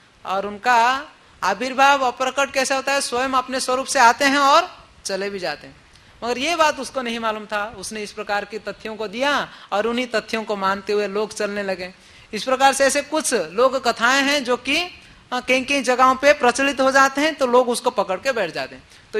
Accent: Odisha, India; हमारे उड़ीसा मतलब मैं उड़ीसा से हूँ इसलिए हमारा उड़ीसा कह दिया गलती से

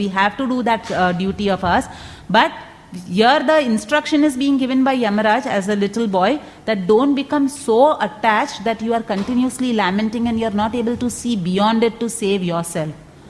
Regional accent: Mumbai, Maharashtra, India; I know, because I come from Mumbai, I know it

